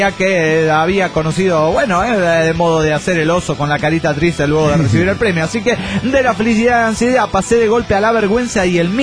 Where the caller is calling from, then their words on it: Monterrey, Nuevo León, Mexico; Hola, soy el relojero de Monterrey, Nuevo León, México.